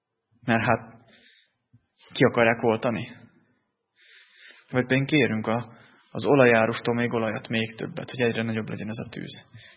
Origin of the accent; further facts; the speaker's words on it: Berehove, Zakarpattia Oblast, Ukraine; now in Hungary; én egy kisvárosban nőttem fel Beregszászba, olyan hatalmas épületeket nem láttam.